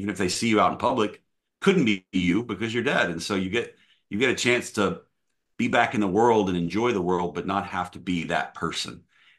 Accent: Nashville, Tennessee, United States; I grew up in Nashville. We went to college in Jackson, Tennessee.

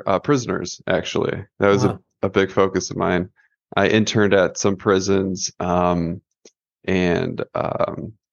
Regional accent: Midwest, United States; Sure. I'm a Midwesterner at heart.

